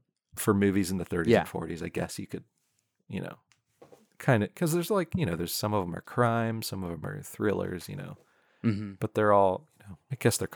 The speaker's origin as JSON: {"language": "English", "region": "Pennsylvania", "country": "United States", "tie": "born or raised there", "said": "which makes me feel cool because I grew up in Pennsylvania."}